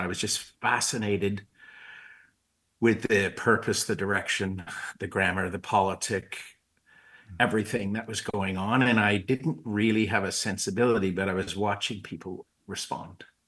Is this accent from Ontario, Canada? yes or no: yes; Scarborough, Ontario, Canada; I come from East Scarborough.